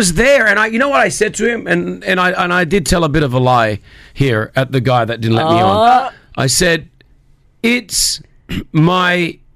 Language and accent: English; Australia; I said, I don't speak Arabic. I said, I'm Australian.